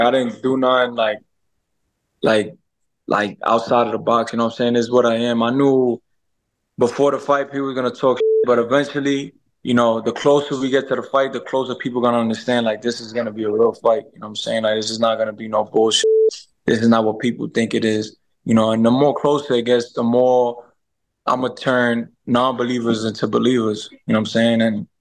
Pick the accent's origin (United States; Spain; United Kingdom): United States; New York; I come to fight, and I got an island behind me. I'm from New York, you know, and, it's game time, man.